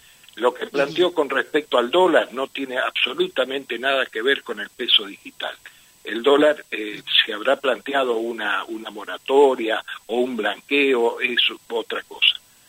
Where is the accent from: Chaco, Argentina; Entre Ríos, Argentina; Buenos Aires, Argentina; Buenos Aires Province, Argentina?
Chaco, Argentina; aparte vos sabés que yo soy chaqueño